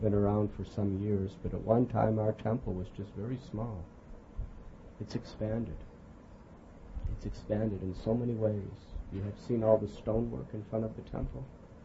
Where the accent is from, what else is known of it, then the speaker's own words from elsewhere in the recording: United States; That's the way I grew up in America.